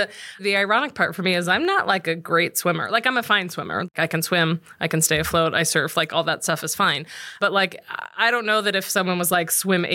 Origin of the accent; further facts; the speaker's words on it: Los Angeles, California, United States; now in Colorado, United States; I grew up in Los Angeles and went to school in San Diego. So you couldn't not find me at the beach on any given day.